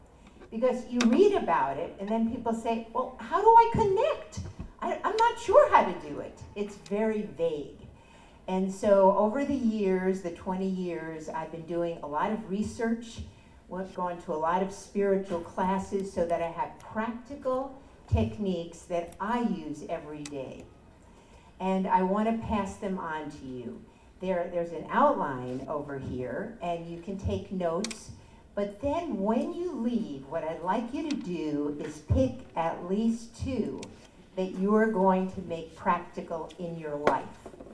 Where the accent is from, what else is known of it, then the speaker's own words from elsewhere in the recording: Las Vegas, Nevada, United States; Hi everybody. I'm from Las Vegas.